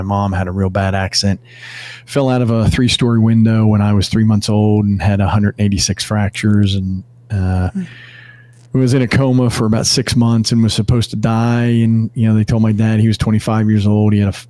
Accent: Northeast, United States; You know, growing up in the Northeast, you know, you pretty well knew anybody who was a Christian.

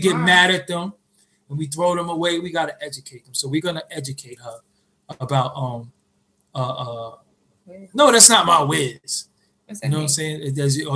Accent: Brooklyn, New York, United States; As you know, I'm from Waverly Avenue, and they moved to Washington Avenue.

